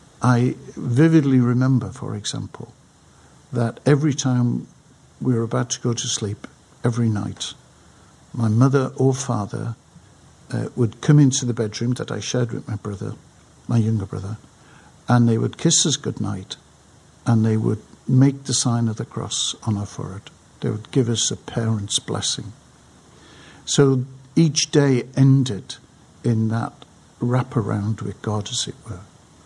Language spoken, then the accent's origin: English; Liverpool, North West England, United Kingdom; Well, I was born into a family which grew to have mother and father and three boys.